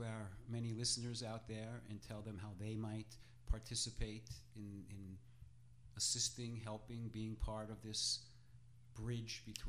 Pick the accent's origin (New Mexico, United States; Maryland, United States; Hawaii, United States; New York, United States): New York, United States; moved away as an adult; now in Hungary; I come from America, which we have. I grew up in the 50s and 60s in New York, and every kid's grandmother and grandfather came from a different country and all over the world.